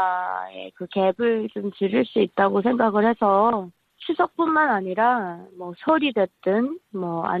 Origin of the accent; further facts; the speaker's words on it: North Korea; now in South Korea; 북한 출신 유튜버로서